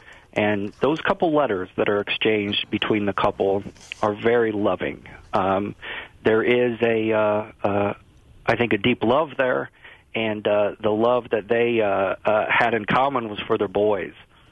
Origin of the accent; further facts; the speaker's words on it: Springfield, Illinois, United States; I grew up in Lincoln's shadow here in Springfield.